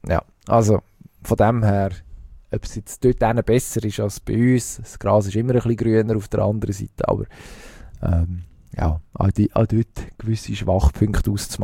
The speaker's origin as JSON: {"language": "German", "country": "Switzerland", "said": "warum als sie bei uns in der Schweiz die Experten häufig auch Schweizerdeutsch reden"}